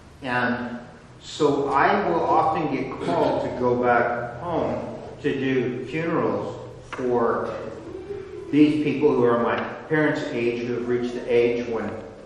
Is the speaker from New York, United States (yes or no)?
no; Washington, United States; As most of you know, many of you know, I grew up in Skagit County.